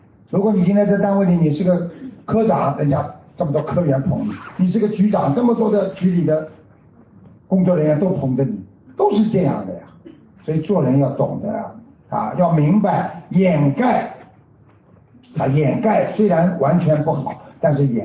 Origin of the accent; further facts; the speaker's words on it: China; 我们中国人讲师父